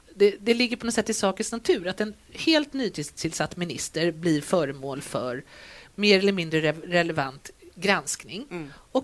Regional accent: Stockholm, Stockholm County, Sweden; jag kommer från Stockholm

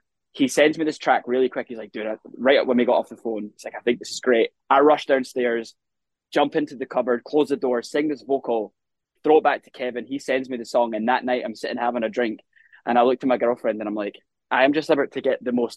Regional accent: South Queensferry, Scotland, United Kingdom; I grew up in South Queens Ferry, and you know what a great little town to grow up in though, for sure.

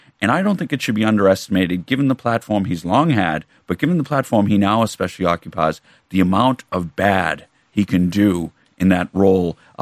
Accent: Boston, Massachusetts, United States; you mentioned I'm from Boston.

